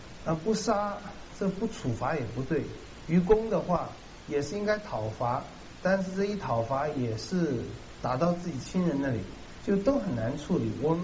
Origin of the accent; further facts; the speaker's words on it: China; 用我们中国人话有点像那个覆水难收哈